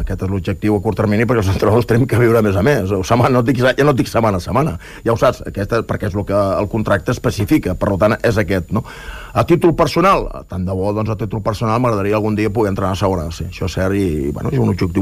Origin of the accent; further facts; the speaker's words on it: Tarragona, Catalonia, Spain; jo soc de mar, no? Jo vinc de mar, soc de Tarragona, vinc a Cambrils